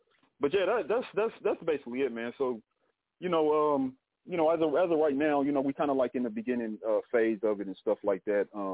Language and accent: English; Dayton, Ohio, United States; Yeah, I'm from Dayton, Ohio. for those who don't know. Grew up family of six, man.